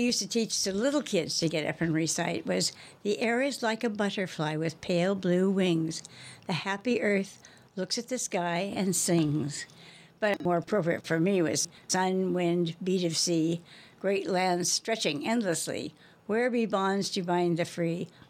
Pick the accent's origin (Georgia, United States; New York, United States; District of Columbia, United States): District of Columbia, United States; Washington; born there; I was born in Washington, D.C.